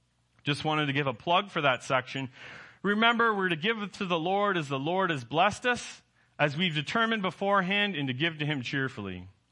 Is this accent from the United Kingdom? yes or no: no; Canada; Maybe I'm too Canadian.